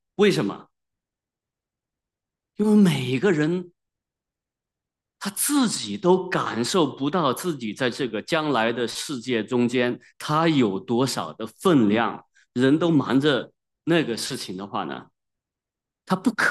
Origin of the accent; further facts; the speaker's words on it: China; 我们中国人的话呢，既不相信天使